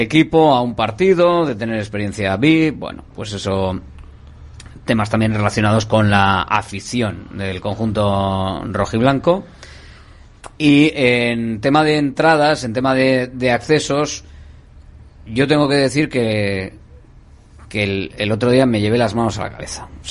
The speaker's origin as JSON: {"language": "Spanish", "town": "Bilbao", "region": "Basque Country", "country": "Spain", "said": "porque somos muy de Bilbao y entonces queremos desalojar a 50 y pico mil personas"}